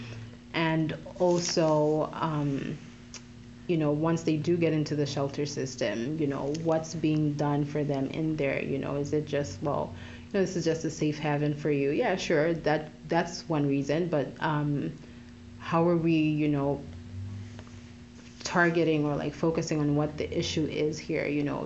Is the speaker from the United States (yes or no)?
no; Zambia; now in Canada; I'm from Zambia, so that's a country in the southern part of Africa. Born and raised there, and I have been in Canada for about 4 years now.